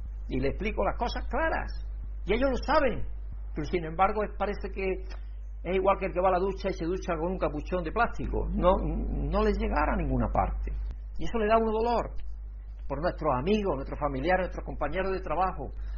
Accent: Spain; porque yo pienso que como español

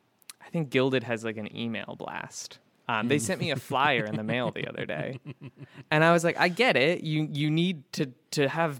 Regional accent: West Coast, United States; moved away as an adult; also born or lived in Florida; now in Syracuse, United States; I'm not from here, and I grew up on the West Coast, and when I moved to the East Coast, I moved to Florida when I was 19, my family was like, we're right behind you.

